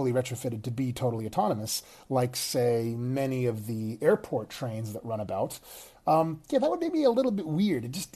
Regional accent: California, United States; I'm still in London as I record this, but in any event, my home state of California

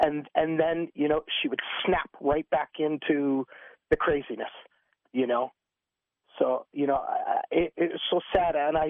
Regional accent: French Canada, Canada; You know, I'm from French Canada, so...

